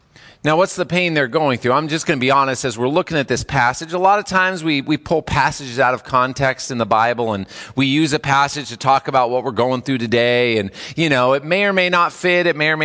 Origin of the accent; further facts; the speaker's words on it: California, United States; You know, growing up in California, when it talks about the pain of childbirth, I think of earthquakes